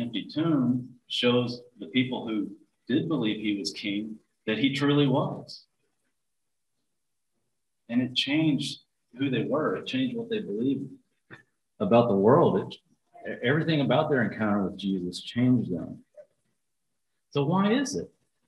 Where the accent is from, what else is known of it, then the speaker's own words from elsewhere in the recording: Arkansas, United States; I grew up in Arkansas, so it's not far off.